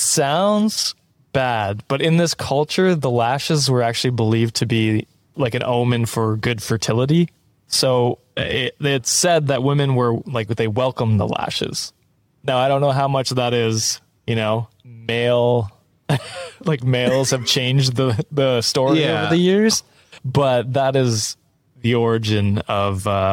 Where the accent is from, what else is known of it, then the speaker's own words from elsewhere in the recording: England, United Kingdom; As an English man, come at me.